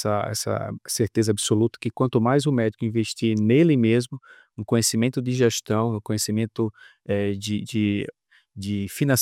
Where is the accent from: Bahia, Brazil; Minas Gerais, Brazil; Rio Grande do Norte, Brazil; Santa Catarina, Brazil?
Rio Grande do Norte, Brazil; Natal; Sou de Natal, sou natural de Natal, fiz faculdade em João Pessoa, na Paraíba.